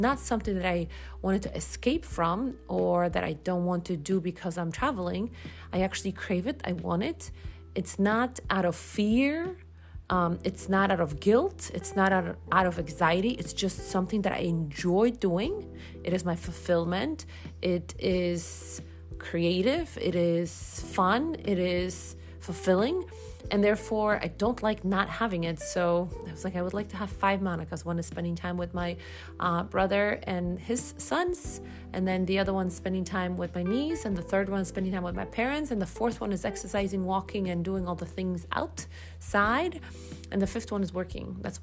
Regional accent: Poland; English is a second language; moved away as an adult; now in United States; I have been living in America for the last 20 years, and I was born in Poland and lived here for 21 years.

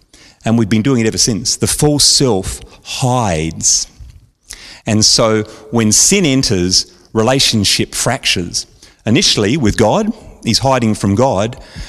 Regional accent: Adelaide Hills, South Australia, Australia; we grew up in Adelaide Hills and on a reasonably big property with a few acres

